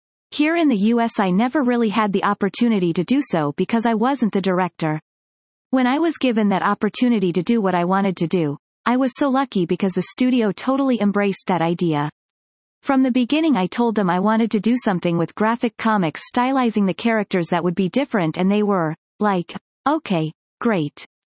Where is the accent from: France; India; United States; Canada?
France; my own growing up in France with the French graphic novels, French animation community kind of style, and schools.